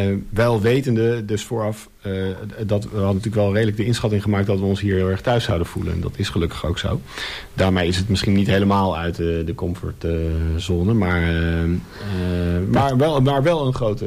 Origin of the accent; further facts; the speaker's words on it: Almere, Flevoland, Netherlands; Ik ben opgegroeid in Almere, heb daar altijd gewoond. Ik ben ook altijd in de stad wel verhuisd, maar altijd binnen de stad blijven wonen.